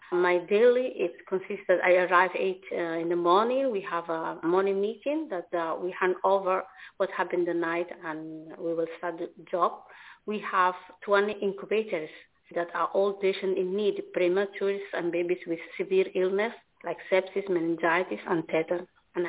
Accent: Mogadishu, Banaadir, Somalia; English is a second language; also born or lived in Italy; As you know, I'm born and raised in Mogadishu. Unfortunately, civil war happened in the 90s here in Somalia. I fled and went to Italy.

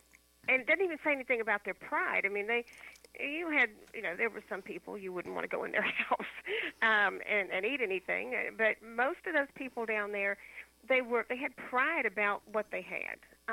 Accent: Prichard, Alabama, United States; I grew up on Patane Street, which was a street in Alabama, in Pritchard, Alabama, that was paved with red clay.

